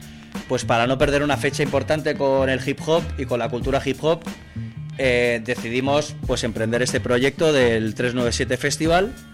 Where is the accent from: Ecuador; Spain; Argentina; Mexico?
Spain; Pineda de Mar, Catalonia; Nosotros venimos de Pineda de Mar, ¿no? Que es un pueblo en el cual durante muchos años hemos disfrutado en las fiestas mayores de una noche dedicada a la cultura hip hop.